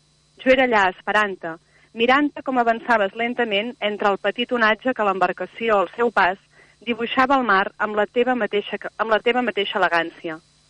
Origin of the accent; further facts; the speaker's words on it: Olot, Catalonia, Spain; jo sóc d'Olot, però m'estimo molt, molt, molt Cadaqués, i llavors és com si fos la meva segona casa, Cadaqués.